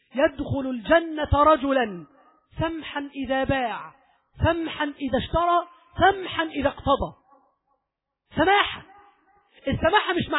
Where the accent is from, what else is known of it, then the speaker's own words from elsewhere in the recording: Egypt; اللهم اجعل بلدنا مصر وسائر البلدان